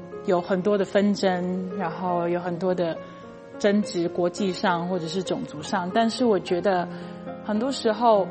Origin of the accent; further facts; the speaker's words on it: Taiwan; now in United States; 然后当他们发现我其实是来自台湾，我89年前才来到美国